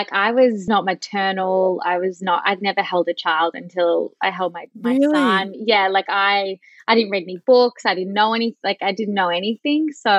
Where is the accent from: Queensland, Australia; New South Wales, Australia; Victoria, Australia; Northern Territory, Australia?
Victoria, Australia; Park Orchards; I grew up in Park Orchards. It's where my mum grew up. So my grandparents just lived down the road from us in Corriedale Crescent. And I went to Pops, the local primary school